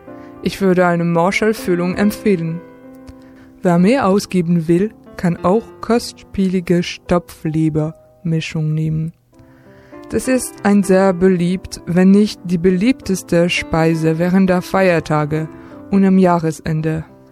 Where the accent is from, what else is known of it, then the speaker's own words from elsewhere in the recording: Grand Est, France; Willkommen im Elsass, meine Heimat an die deutsch-französische Grenze.